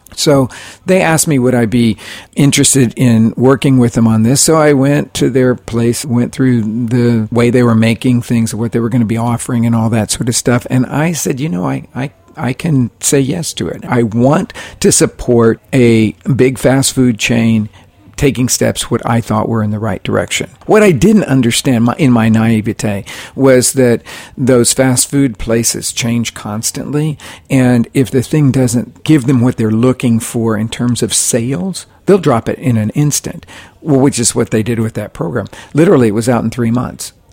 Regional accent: Oklahoma, United States; because I grew up in Oklahoma, which is all about sports.

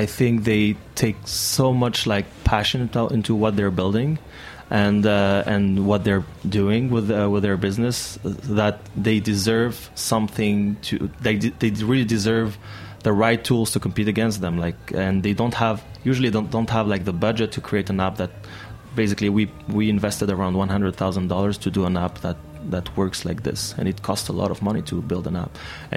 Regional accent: Montreal, Quebec, Canada; so I am from Montreal.

